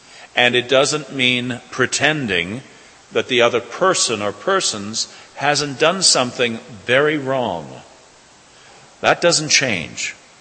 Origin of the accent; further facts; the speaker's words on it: Ireland; I'm Irish. I'm genetically programmed not to forgive.